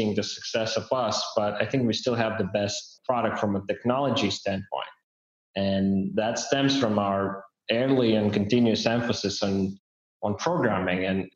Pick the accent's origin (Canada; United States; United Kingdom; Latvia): Latvia; Riga; we all are Latvian, we are from Riga, Latvia, and we come from Draugiem Group. And that's a Latvian name